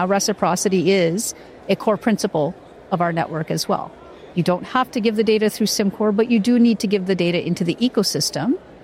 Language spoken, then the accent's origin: English; Canada; As just as a Canadian, as a citizen, I'm not.